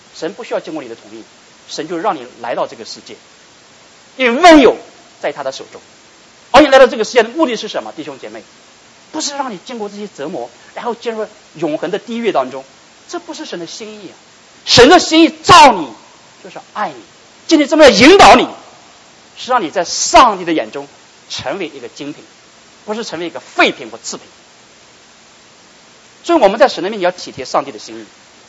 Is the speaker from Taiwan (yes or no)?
no; China; 我们中国人讲得很形象的，30年活东，30年活西啊